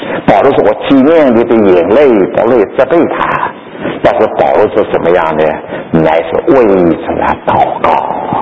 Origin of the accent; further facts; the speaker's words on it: China; 都是我们中国人的气，身上气质有点不一样的啦